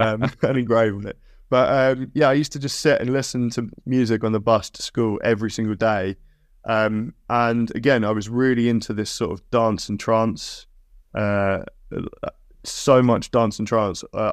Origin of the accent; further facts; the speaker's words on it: Brighton, South East England, United Kingdom; So I say I'm from Brighton